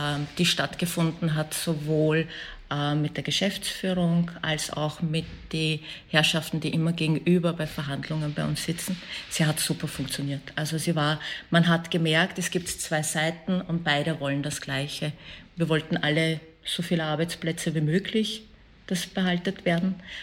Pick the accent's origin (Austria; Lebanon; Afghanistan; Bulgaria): Afghanistan; Als Afghanin?